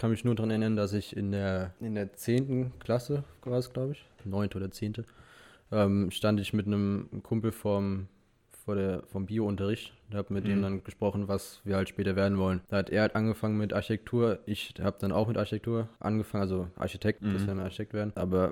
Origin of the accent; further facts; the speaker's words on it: Bad Kreuznach, Rhineland-Palatinate, Germany; also born or lived in Wiesbaden; Genau hier, in dieser Wohnung wurde ich geboren. Ich komme eigentlich aus Bad Kreuznach